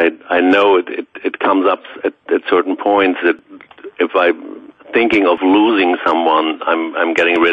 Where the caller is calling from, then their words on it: Hamburg, Germany; I'm calling in from Hamburg